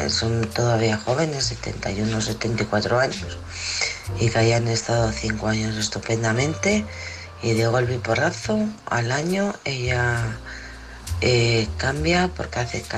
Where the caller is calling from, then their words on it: Alcorcón, Community of Madrid, Spain; de Alcorcón.